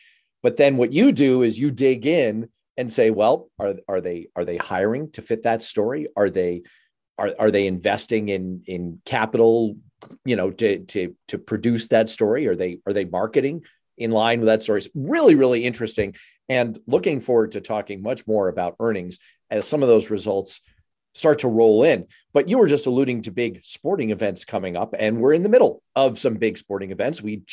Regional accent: New York City, New York, United States; I'm from New York City. So that resolved itself very, very nicely.

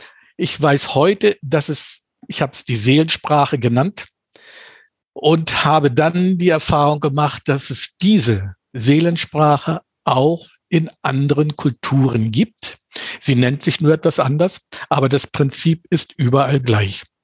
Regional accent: Northern Germany, Germany; als Norddeutscher würde ich sagen

